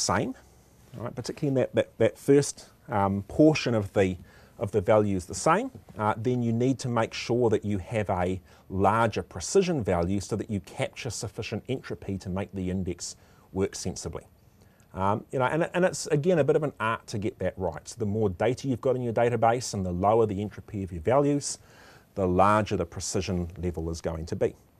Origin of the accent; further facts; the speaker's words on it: New Zealand; I'm from New Zealand.